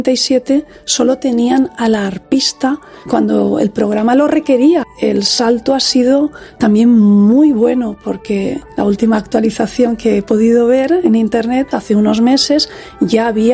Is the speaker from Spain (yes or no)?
yes; Gandia, Valencian Community, Spain; también en la banda de Gandía, porque yo soy de Gandía.